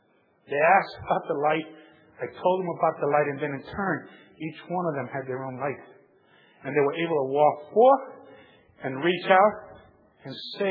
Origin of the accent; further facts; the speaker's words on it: New York City, New York, United States; growing up in New York City, that's why I think these visions come so close.